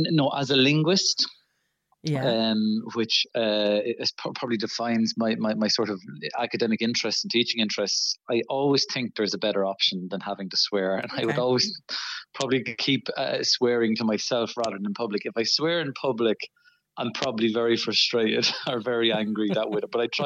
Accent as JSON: {"language": "English", "region": "Leinster", "country": "Ireland", "said": "I'm from Kildare, actually."}